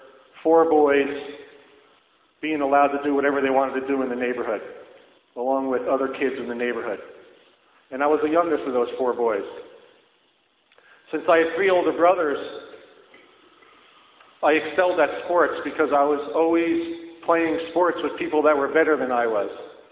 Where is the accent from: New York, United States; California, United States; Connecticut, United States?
New York, United States; Tarrytown; also born or lived in White Plains, United States; And then at age 10, I moved from Tarrytown, New York to White Plains, New York, which was about 20 minutes away.